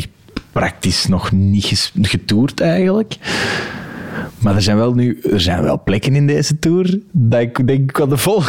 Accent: Belgium; Als Belg kun je dat niet goed snappen.

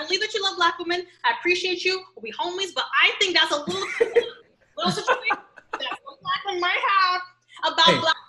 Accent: New York, United States; born there; I was born in New York. I like to claim New York as part of my being.

